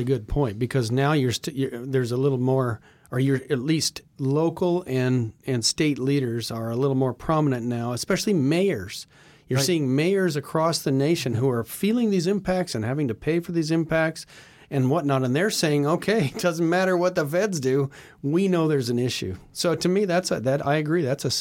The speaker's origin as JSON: {"language": "English", "region": "Colorado", "country": "United States", "tie": "born or raised there", "said": "He started as a farmer in Iowa. We grew up in Colorado."}